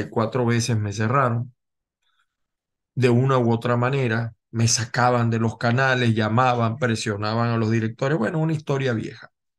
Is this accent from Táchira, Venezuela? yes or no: no; Zulia, Venezuela; Todos saben que yo, aunque no nací en el Zulia, me formé en el Zulia. Me hice en el Zulia.